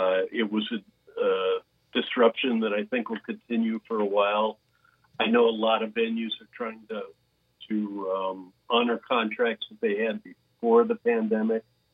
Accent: Cincinnati, Ohio, United States; Well, I started out as I mentioned, I grew up in Cincinnati.

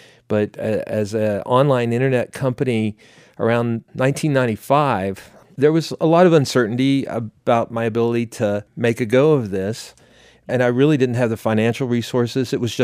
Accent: Hinton, West Virginia, United States; now in St. Louis, United States; I grew up in Hinton, West Virginia, and soon after college, I landed in St. Louis, Missouri, and now I live in St. Louis and make frequent trips back to my hometown of Hinton.

